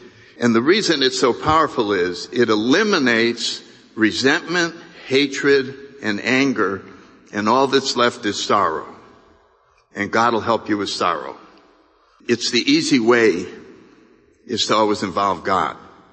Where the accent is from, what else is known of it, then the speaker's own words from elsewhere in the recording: New Haven, Connecticut, United States; I grew up in New Haven, Connecticut. I was born in 1931.